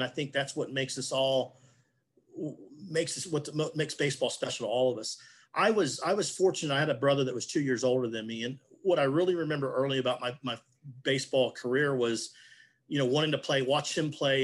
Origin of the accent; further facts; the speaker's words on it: Humble, Texas, United States; I grew up in Humble, which is about 20 miles north of Houston.